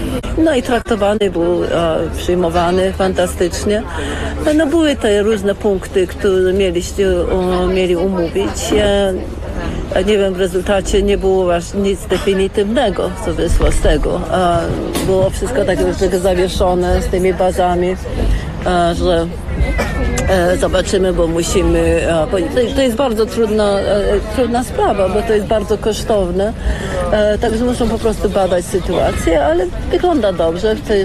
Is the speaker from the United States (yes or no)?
yes; United States; Polish is a second language; also born or lived in United Kingdom; Mówię 6 językami. Jestem Amerykanką, jestem Angielką.